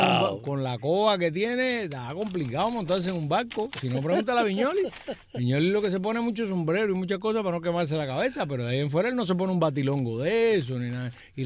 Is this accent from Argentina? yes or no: no; Puerto Rico; Yo soy boricua.